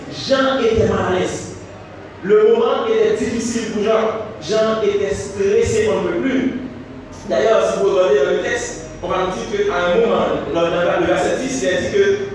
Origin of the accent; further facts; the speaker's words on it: Haiti; la situation dans laquelle nous vivons aujourd'hui en tant qu'haïtien